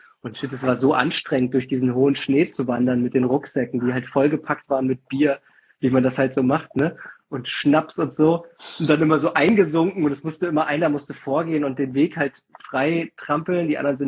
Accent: Hesse, Germany; ich bin ja bei Fulda groß geworden

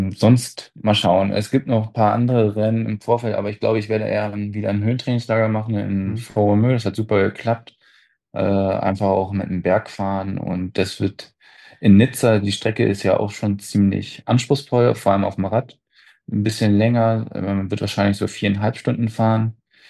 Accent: Hanover, Lower Saxony, Germany; Ja, ich bin ursprünglich aus Hannover, halt im USB Hannover und habe da auch tagtäglich trainiert.

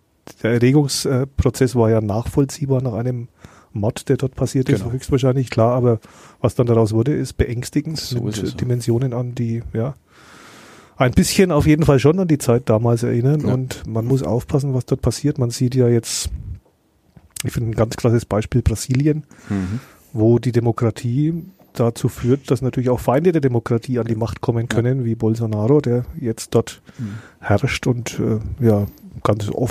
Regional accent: Fürth, Bavaria, Germany; aus Fürth, meiner Heimatstadt.

